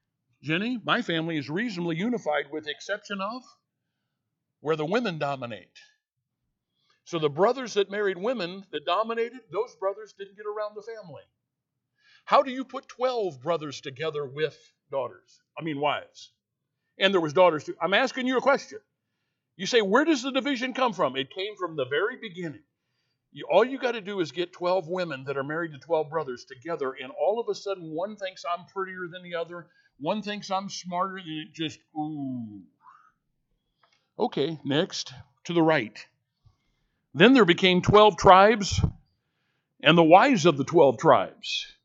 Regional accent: Illinois, United States; accent: Rural Southern Illinois; I don't have a Chicago accent. You say, what kind of an accent you have? Rural Southern Illinois accent. Miserable. I learned it from my mother.

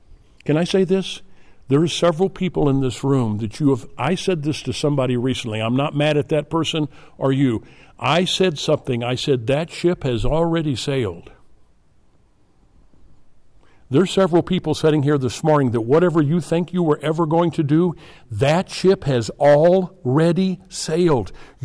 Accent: Rosedale, Illinois, United States; I grew up in Rosedale up in the Bluffs. There's no city of Rosedale. Nutwood's a little bit away on the Mississippi, Illinois River Basin area.

